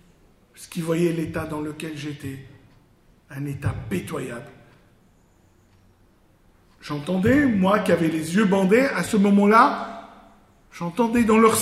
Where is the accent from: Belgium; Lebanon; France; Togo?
Lebanon; moved away; Moi qui avais grandi dans un pays qui était en pleine guerre. Je suis Libanais d'origine. Je vivais dans un pays qui était en guerre civile.